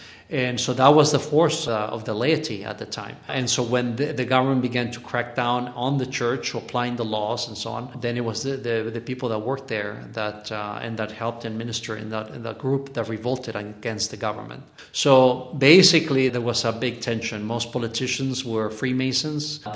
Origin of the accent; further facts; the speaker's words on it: Mexico; when I was a kid growing up in Mexico, because I have dual citizenship, American and Mexican